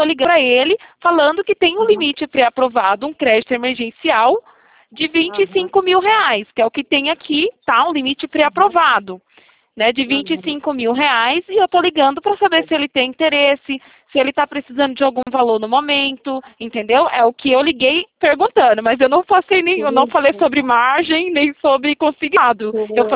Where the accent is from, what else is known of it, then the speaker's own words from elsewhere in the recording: São Paulo, Brazil; eu sou de São Paulo.